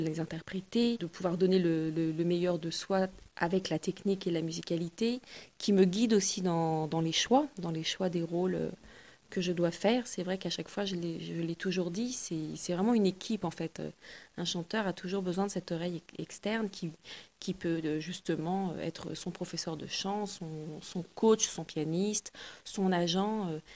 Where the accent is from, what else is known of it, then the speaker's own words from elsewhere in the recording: France; je suis française, il y a énormément de choses magnifiques dans ce répertoire français